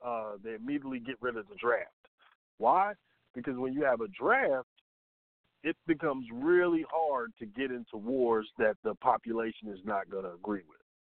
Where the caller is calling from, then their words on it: Georgia, United States; I'm in Georgia.